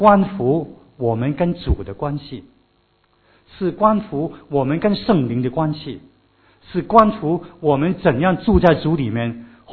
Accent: China; 我们中国人有一句话

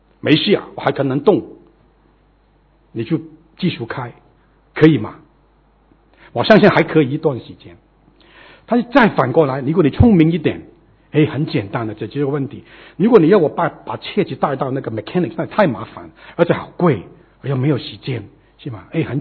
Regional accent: Hong Kong; 因为我是从香港来的

